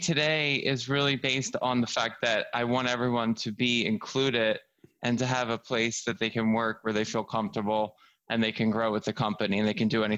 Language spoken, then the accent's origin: English; Philadelphia, Pennsylvania, United States; Northeast Philadelphia.